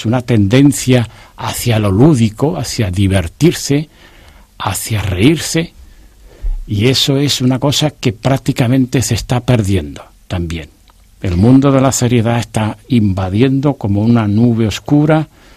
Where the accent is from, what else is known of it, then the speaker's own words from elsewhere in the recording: Andalusia, Spain; yo soy andaluz y yo prácticamente ha sido un humor continuo durante mi infancia y durante mi juventud.